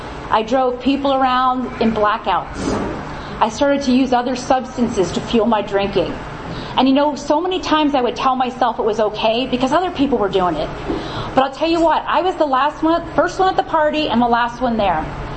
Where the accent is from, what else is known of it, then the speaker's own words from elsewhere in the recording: East Coast, United States; I grew up on the East Coast, grew up in a great family.